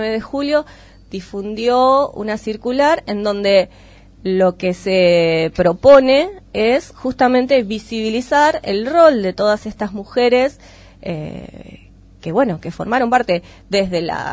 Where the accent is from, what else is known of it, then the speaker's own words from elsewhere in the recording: Argentina; Decir, bueno, la causa Malvina nos une como argentinos.